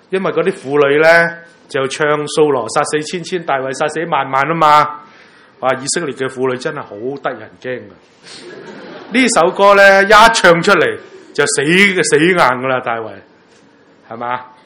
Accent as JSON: {"language": "Cantonese", "region": "Guangdong", "country": "China", "said": "即係好似我哋广东人车车声啦"}